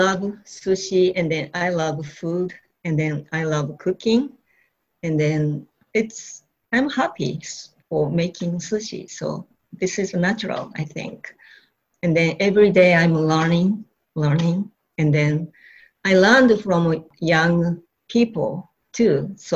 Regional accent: Aomori, Japan; I was born in Japan, and then my father, just like a same latitude area, my hometown, Aomori. It's a kind of a forest and then ocean. It's but town is 100,000 people, but still local.

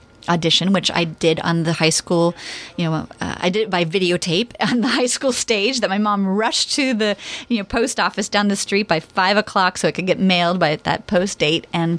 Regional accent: Port Townsend, Washington, United States; I mean, I was from Port Townsend, you know

